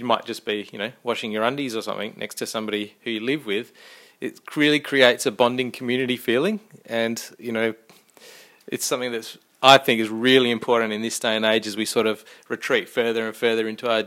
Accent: Athens, Attica, Greece; now in Australia; And when I looked at my family growing up in Athens and places like that, and all these kids are in apartments

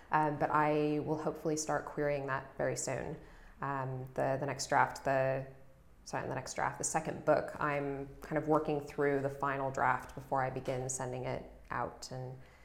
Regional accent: United States; And speaking as an American, sometimes I think I understand the United States

